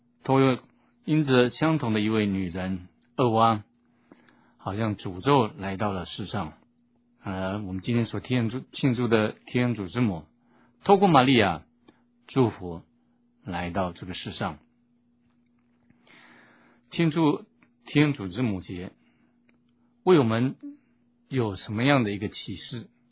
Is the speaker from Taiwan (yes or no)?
yes; Taiwan; 我们台湾这边人常讲是养小老婆。